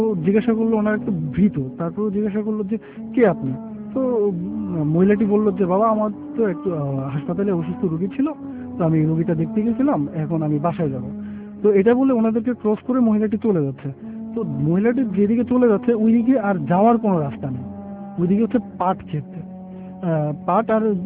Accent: Chandpur, Chittagong Division, Bangladesh; now in Dhaka, Bangladesh; আমি এসেছি মেরুল ওয়ার্ডা থেকে, আমার হোম টাউন হচ্ছে চাঁদপুর।

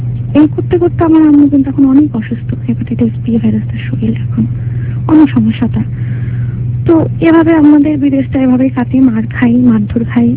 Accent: Khulna, Khulna Division, Bangladesh; আমাদের দেশের বাড়ি খুলনাতে, দেশের বাড়ি থাকি ওই একই এলাকায় আমার বাবার বাড়ি, একই এলাকায় আমার নানার বাড়ি।

